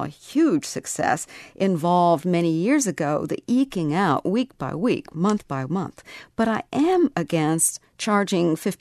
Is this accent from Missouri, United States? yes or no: yes; Missouri, United States; But I'm from Missouri.